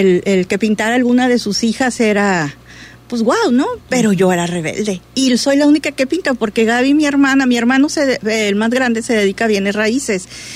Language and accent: Spanish; Puerto Vallarta, Jalisco, Mexico; born there; Ya pueden decir los que viven en Puerto Vallarta y los que nacimos en Puerto Vallarta, que sus letras son vallartenses.